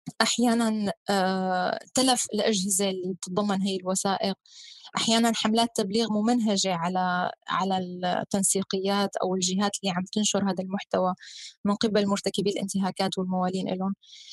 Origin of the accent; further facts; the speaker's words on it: Syria; حتى نحن كسوريين صرنا نسمع أسماء مناطق ما كنا بنعرفها من قبل